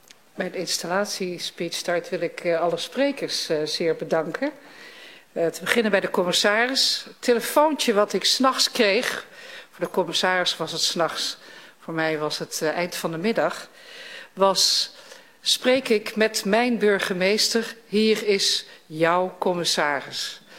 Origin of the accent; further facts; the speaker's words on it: Tilburg, North Brabant, Netherlands; dat ik de derde Brabander ben. Na de heer Weet, wij zijn allebei uit Tilburg.